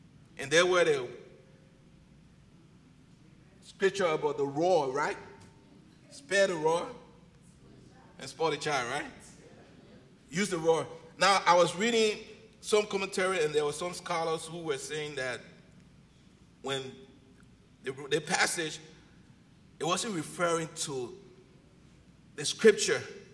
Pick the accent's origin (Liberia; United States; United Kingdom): Liberia; born there; I was born in Africa, Liberia.